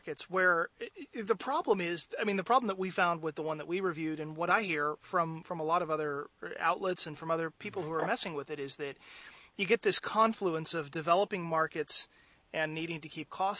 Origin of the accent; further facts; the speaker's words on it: Houston, Texas, United States; born there; Yeah, you know, I live in Houston. I was born in Houston.